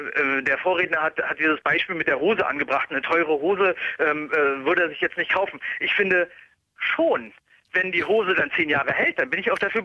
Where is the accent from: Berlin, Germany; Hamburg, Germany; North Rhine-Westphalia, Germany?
Berlin, Germany; Gebürtiger Berliner.